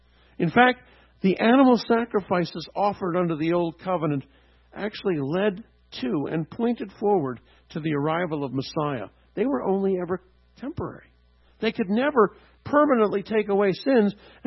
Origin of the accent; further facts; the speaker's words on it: Canada; now in New Jersey, United States; tougher than the weathers that I grew up in Canada.